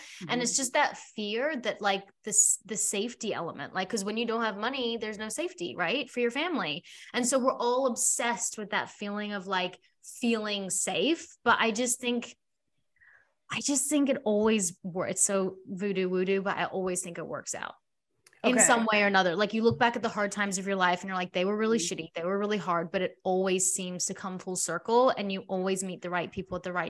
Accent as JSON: {"language": "English", "country": "South Africa", "moved": "yes", "lives_now": "Australia", "said": "like my parents, we immigrated from South Africa, came to Australia, my dad had to start over and he had to like build a future"}